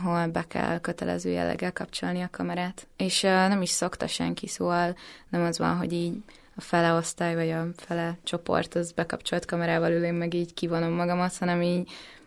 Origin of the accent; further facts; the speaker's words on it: Érd, Pest, Hungary; now in Budapest, Hungary; Én érdi vagyok alapból, de ugye most költöztem fel, szóval most már én is budapesti lakos vagyok.